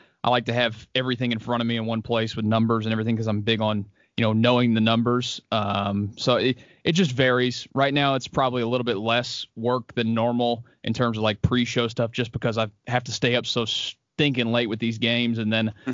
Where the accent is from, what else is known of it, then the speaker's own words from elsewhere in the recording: Houston, Texas, United States; Yeah, in Houston, born and raised, grew up out in Jersey Village, went to Jersey Village High School. So my entire life was out there.